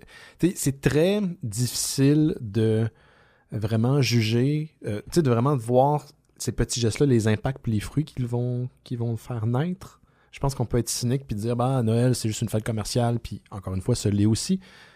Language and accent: French; Brossard, Quebec, Canada; Je viens de Brossard, j'ai habité là très, très, très longtemps.